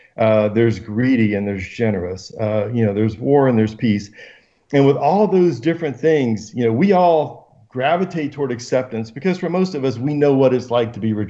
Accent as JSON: {"language": "English", "region": "Georgia", "country": "United States", "tie": "born or raised there", "lives_now": "Phoenix, United States", "said": "So, I grew up in Georgia. So, if you're familiar with the Southeast, college, there's college football and then there's everything else."}